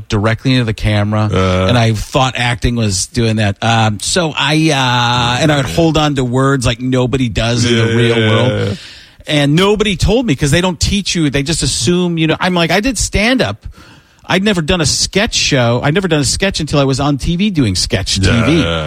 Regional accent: Waukesha, Wisconsin, United States; Well, I grew up in Wisconsin, Waukesha, Wisconsin, outside of Milwaukee.

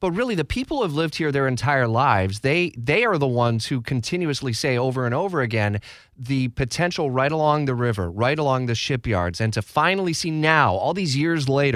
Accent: Detroit, Michigan, United States; I grew up in Detroit or Metro Detroit.

